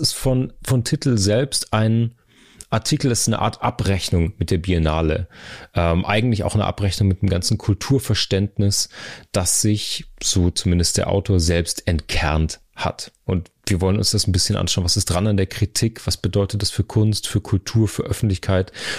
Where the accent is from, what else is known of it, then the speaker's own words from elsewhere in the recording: Karlsruhe, Baden-Württemberg, Germany; born there; Ich bin in Karlsruhe geboren, habe da lange gearbeitet